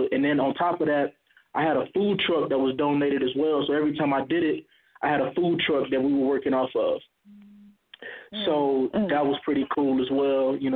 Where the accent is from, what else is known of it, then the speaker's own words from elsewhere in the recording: Gary, Indiana, United States; I'm from Gary, Indiana, and, you know, I know what it looks like to, you know, live in poverty.